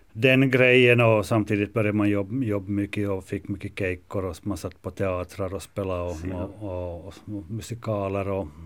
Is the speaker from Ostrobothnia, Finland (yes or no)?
yes; Vaasa, Ostrobothnia, Finland; Jag är nog Vasabo, jag är från gamla Vasa faktiskt.